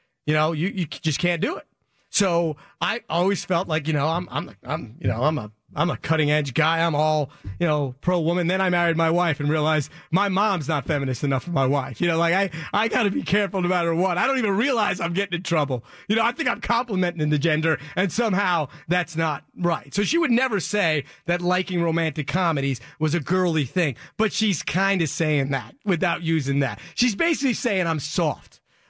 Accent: New Jersey, United States; I grew up in Jersey. My first instinct is punch people in the face.

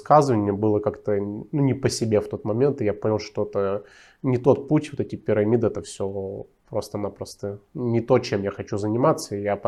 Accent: Nizhny Tagil, Sverdlovsk Oblast, Russia; Вообще, мой родной город Нижний Тагил, где я родился

